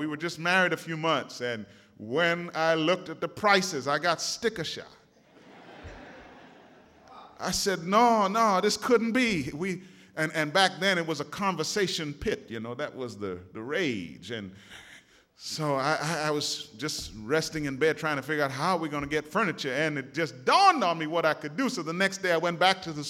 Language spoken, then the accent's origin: English; Montreal, Quebec, Canada; I remember growing up in Montreal, it used to be so cold that, you know, 30, 40 below.